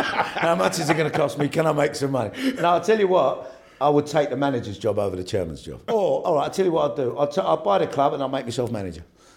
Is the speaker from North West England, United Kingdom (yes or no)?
no; New Cross, London, United Kingdom; I used to always want to go to Chelsea, to King's Road, because I was from New Cross, and, you know, going to the King's Road was like hip.